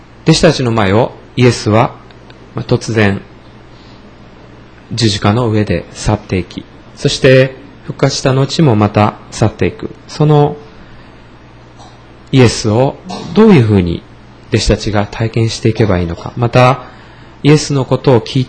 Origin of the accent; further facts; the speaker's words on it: Osaka, Japan; now in Nara, Japan; 私は大阪の出身ですが、故郷の言葉を聞く